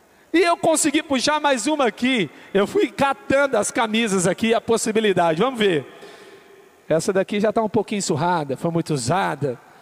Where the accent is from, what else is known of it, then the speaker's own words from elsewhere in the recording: Minas Gerais, Brazil; eu sou mineiro, então eu torço para o Clube Atlético Mineiro.